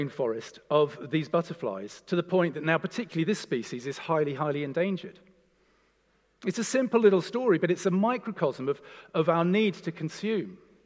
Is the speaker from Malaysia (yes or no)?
yes; Malaysia; also born or lived in Japan; I was born in Japan and raised in Malaysia.